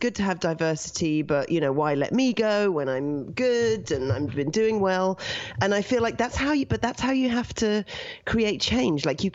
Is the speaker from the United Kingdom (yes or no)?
yes; London, United Kingdom; born there; I was born in London.